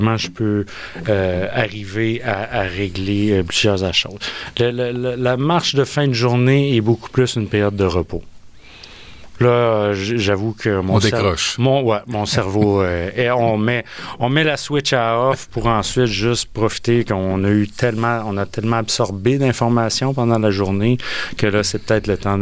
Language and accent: French; Magog, Quebec, Canada; moi, j'ai grandi à Magog